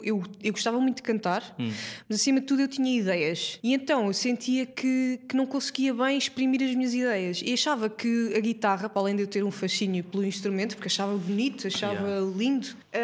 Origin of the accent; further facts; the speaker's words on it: São Paio, Guarda, Portugal; moved away as an adult; now in Lisbon, Portugal; Eu sou de uma aldeia ali perto de Gouveia, que é na Serra da Estrela.